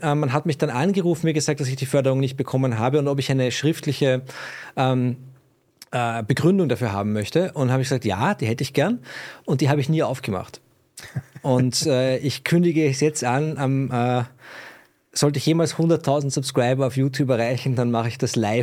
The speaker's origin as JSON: {"language": "German", "country": "Austria", "said": "Jetzt bist du ein Österreicher und ich bin ein Österreicher."}